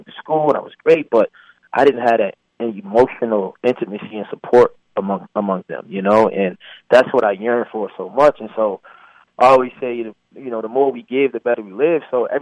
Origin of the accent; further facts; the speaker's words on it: Baltimore, Maryland, United States; Growing up in Baltimore City, a lot of the kids who got attention was because they did bad.